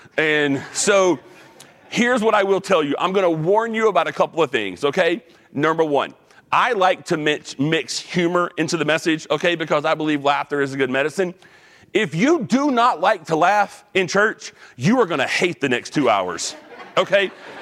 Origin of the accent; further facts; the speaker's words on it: Georgia, United States; up less than like 5 minutes from Atlanta Motor Speedway, okay? So if you know where that is, that's my hometown.